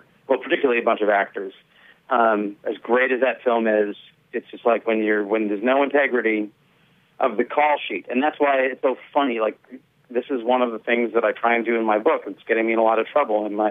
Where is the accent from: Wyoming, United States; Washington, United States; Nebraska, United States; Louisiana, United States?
Washington, United States; Olympia; also born or lived in Boston; I grew up in Olympia, Washington, a little bit in Boston, and I moved out there.